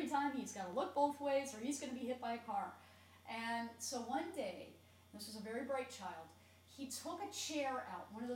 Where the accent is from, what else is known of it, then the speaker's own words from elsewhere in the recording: Washington, District of Columbia, United States; I grew up in Washington, D.C.